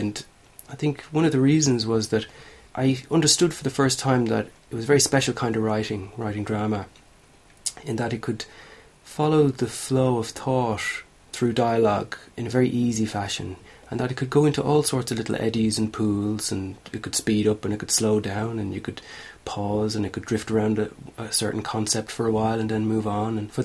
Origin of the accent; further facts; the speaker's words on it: Dublin, County Dublin, Ireland; I grew up on the Tonlagie Road, which is sort of halfway between Coolock and Raheny on the north side of Dublin. And I went to school in Coolock.